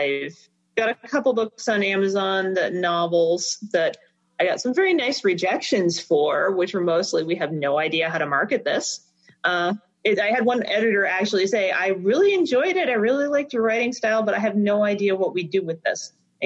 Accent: Trenton, Michigan, United States; accent: Ontario; I grew up in Trenton, so down river suburbs, down near the mouth of the Detroit River and Lake Erie. So I grew up listening to Detroit radio, Canadian radio. Apparently, when I'm in Canada, my accent is sufficiently Ontario.

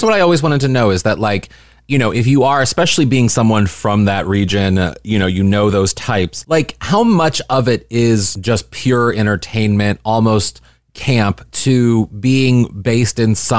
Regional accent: Midwest, United States; I mean, I'm total Midwesterner, don't talk about things and wait until you

